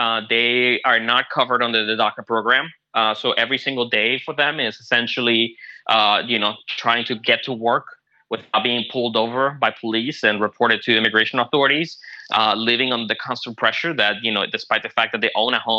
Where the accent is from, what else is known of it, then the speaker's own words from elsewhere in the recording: Caracas, Capital District, Venezuela; now in United States; I was born and raised in Caracas, Venezuela, which is a country that's significantly going under political, social, and economic turmoil.